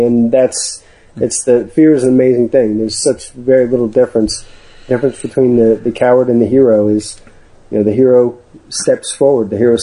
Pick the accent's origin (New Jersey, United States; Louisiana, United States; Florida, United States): Florida, United States; Miami; I've always been around the water. You know, I grew up in Miami in the water